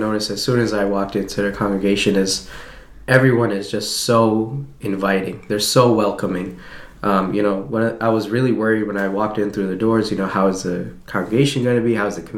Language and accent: English; New York City, New York, United States; I grew up in New York City, so